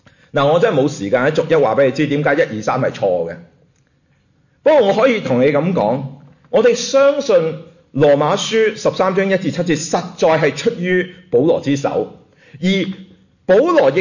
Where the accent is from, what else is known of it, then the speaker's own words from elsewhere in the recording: China; 我哋中国人有句说话叫做修身齐家，治国平天下，系嘛？